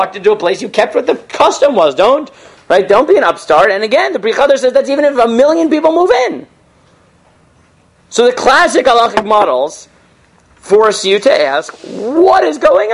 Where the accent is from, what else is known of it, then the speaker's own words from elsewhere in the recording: New York, United States; I'm a New Yorker, right?